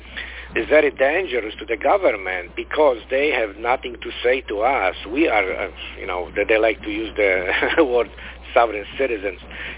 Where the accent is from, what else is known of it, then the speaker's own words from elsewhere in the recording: Florida, United States; Yes, I am from Florida.